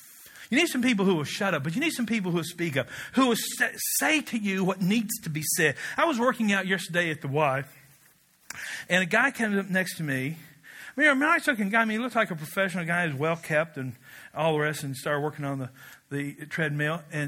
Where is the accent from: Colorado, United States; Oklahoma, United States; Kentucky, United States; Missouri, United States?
Kentucky, United States; Now, I'm from Kentucky where anything is possible.